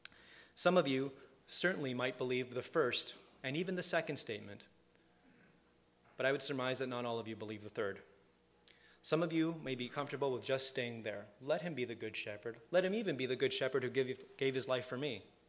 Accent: Vancouver, British Columbia, Canada; born there; I was born in Vancouver. And you might say, well, you must have lived there and just come here recently. But that's not true either. In fact, I lived in three different provinces, and not only that, but I've lived in two different countries.

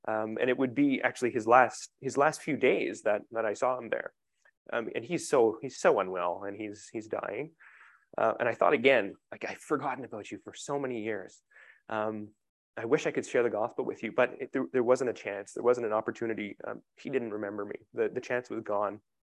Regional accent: South Porcupine, Ontario, Canada; I grew up in South Porcupine for much of my childhood. Maybe I moved there when I was 12.

